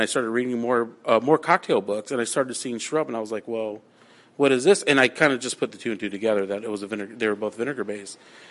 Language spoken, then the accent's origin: English; Nebraska, United States; I grew up in Nebraska in the country, and we used a ton of rhubarb.